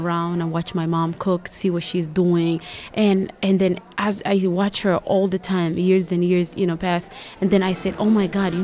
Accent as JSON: {"language": "English", "country": "Ethiopia", "moved": "as an adult", "said": "I came from Ethiopia as a refugee to this country about 18 years ago."}